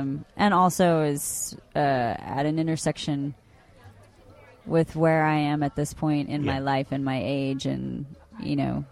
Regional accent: Austin, Texas, United States; growing up in Austin, it was like, you know, it was like Rick Linklater running around with a camera and I was kind of the only one I knew that wanted to even be an actor.

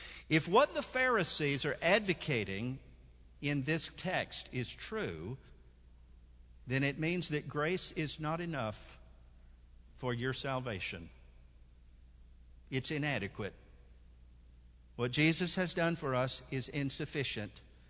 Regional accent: Nashville, Tennessee, United States; I remember in the 60s, growing up in Nashville, there was a group of people in our church

